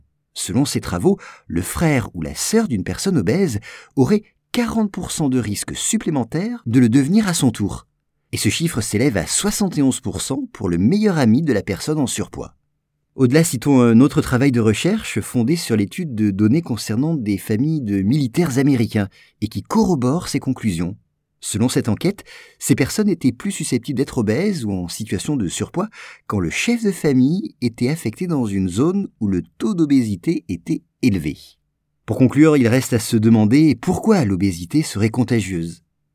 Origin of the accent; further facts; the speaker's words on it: France; Chez nous, en France, les obèses représentent environ 12% de la population